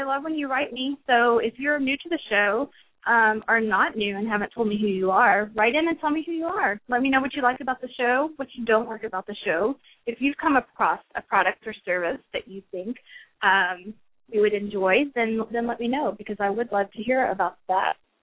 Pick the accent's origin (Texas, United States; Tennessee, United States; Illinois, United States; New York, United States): Texas, United States; Houston; It's cold for me, too. I'm from Houston